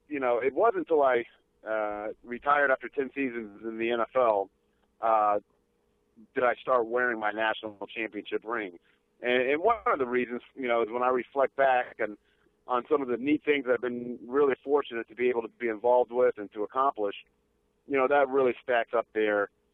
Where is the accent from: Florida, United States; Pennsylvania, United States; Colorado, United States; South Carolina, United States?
Florida, United States; I'm from Florida. I grew up there.